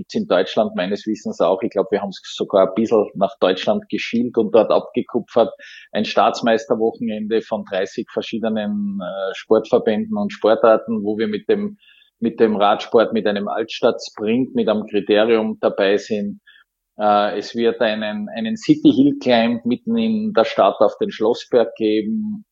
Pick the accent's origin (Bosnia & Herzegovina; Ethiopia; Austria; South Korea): Austria; Graz, Styria; Wir haben rund um meine Heimatstadt Graz einen sogenannten Super Summer